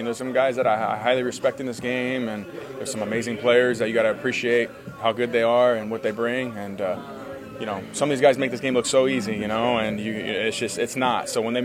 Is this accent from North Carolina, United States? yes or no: no; California, United States; I'm from Orange County, California.